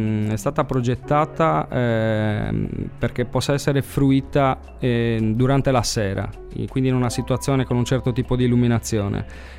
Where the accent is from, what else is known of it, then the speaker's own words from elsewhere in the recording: Sardinia, Italy; Io ne sono particolarmente interessato perché vengo dal Sulcis e di questi ne ho visto da tanto tempo.